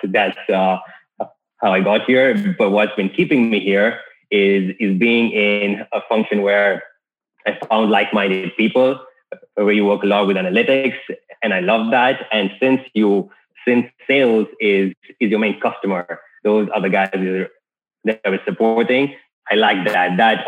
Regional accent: Kenya; And now Kenya is where I grew up until high school. I was born and raised in Kenya.

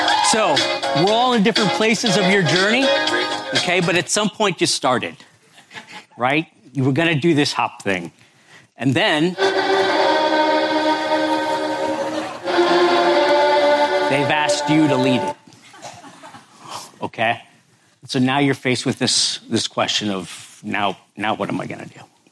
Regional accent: United States; So just to start off, I'm an American. I'm not dumb. I'm a child of the 70s.

